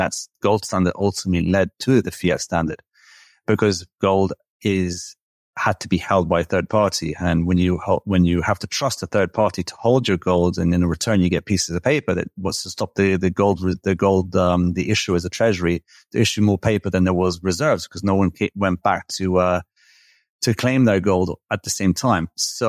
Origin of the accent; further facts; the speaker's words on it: Belgrade, Serbia; where I'm living right now in Belgrade, my home country